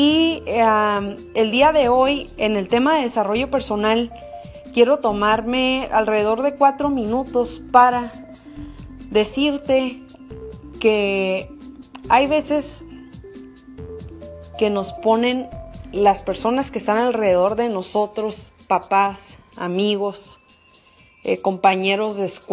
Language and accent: Spanish; Mexico; México es un país norteamericano que es de donde yo soy